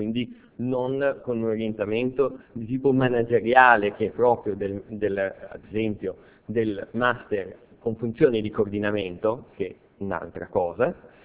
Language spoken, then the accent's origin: Italian; Genoa, Liguria, Italy; A questo punto capite che sono prevenuto, dato che mi ha detto che sono genovese